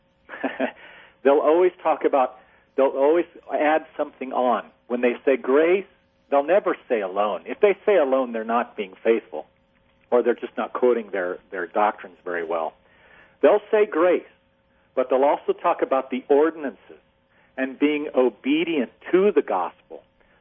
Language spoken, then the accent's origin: English; Glenrock, Wyoming, United States; See, I grew up in Wyoming, in Glen Rock, Wyoming, and there was a large community of Mormons there.